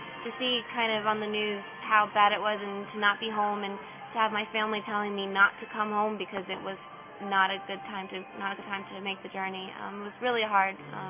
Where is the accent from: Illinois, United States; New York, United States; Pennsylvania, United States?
New York, United States; Staten Island; Staten Island, New York.